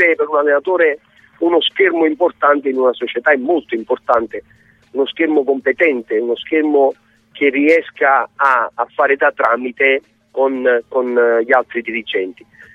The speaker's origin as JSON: {"language": "Italian", "town": "Naples", "region": "Campania", "country": "Italy", "said": "probabilmente si dimenticano che sono napoletano."}